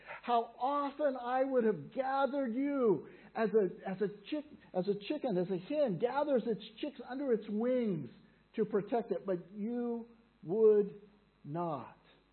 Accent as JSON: {"language": "English", "country": "United States", "said": "Now, there was a day in Germany and a day, I'm an American."}